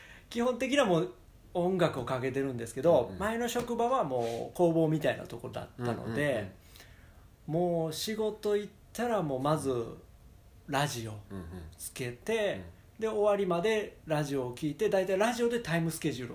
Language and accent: Japanese; Tokushima, Japan; 僕の実家が徳島の田舎だったんですけど